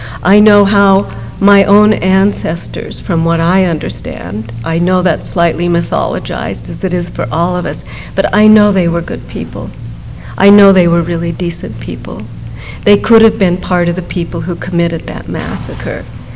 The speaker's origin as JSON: {"language": "English", "region": "Utah", "country": "United States", "tie": "born or raised there", "said": "some of which were about growing up in the Mormon culture and in Utah"}